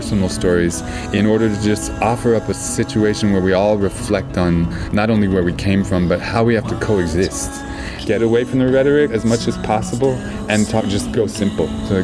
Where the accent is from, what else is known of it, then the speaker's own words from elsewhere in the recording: United States; now in Belgium; I'm an American-Belgian artist, I would say. I've been living in Belgium for over 25 years in the Marolles, so I consider myself Bruxellois.